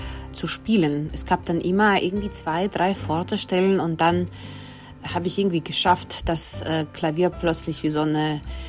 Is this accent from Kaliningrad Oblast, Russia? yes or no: no; Taganrog, Rostov Oblast, Russia; ganz jung war und in Taganrog, meine Heimatstadt, Musikschule ging